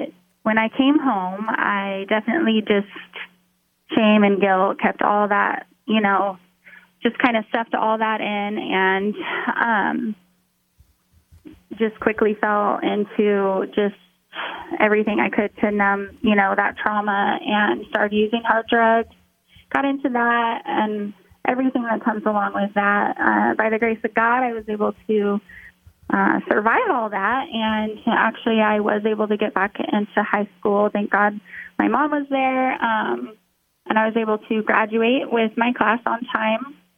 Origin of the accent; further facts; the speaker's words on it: Spokane, Washington, United States; So, born and raised in Spokane, and moved to a lot of different places with the family, but always came back to Spokane.